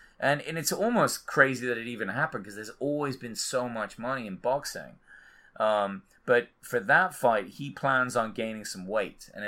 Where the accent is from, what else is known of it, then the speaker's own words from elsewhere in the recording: England, United Kingdom; I'm English